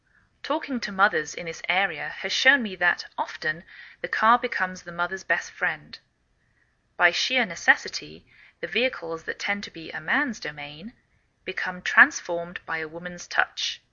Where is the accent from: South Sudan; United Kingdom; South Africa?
United Kingdom; England; now in United States